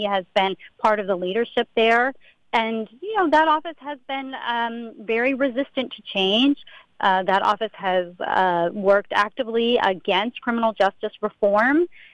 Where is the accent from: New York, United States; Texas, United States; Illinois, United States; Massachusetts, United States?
Massachusetts, United States; I grew up in Berkshire County. I graduated from Taconic High School.